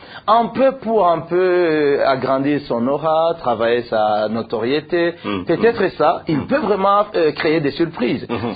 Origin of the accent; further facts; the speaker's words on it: Burundi; C'est vrai qu'en tant que Burundais, peut-être en tant que journaliste aussi, j'assiste à ce qui se passe et au développement de ces derniers jours